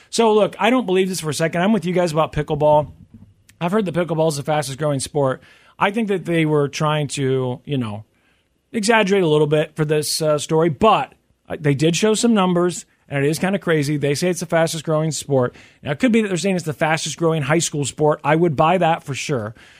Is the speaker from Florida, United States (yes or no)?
no; Missouri, United States; My home state of Missouri was not included.